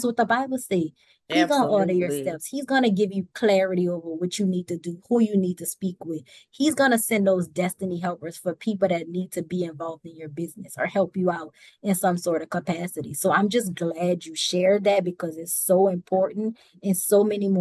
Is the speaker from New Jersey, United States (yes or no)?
no; New Orleans, Louisiana, United States; Growing up in New Orleans when I was younger, I always felt like white people and black people were separate.